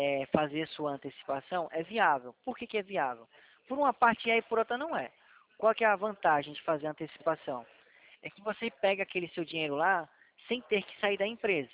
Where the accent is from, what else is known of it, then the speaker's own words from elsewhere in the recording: Aracaju, Sergipe, Brazil; Eu sou de Aracaju, Sergipe. Mas eu tô trabalhando em São Paulo.